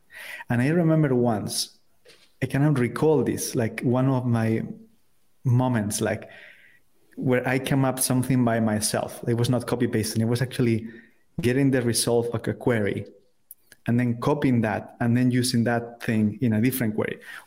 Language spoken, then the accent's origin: English; Valladolid, Castile and León, Spain; English is a second language; as you well said. I'm from Spain. I'm from a small city called Valladolid.